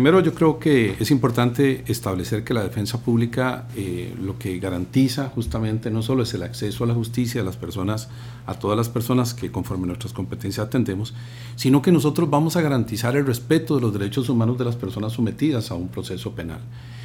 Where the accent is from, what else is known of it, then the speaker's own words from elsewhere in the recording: Costa Rica; A nosotros como costarricenses también nos preocupa la Comisión de Hechos Delictivos y la situación país en que nos encontramos.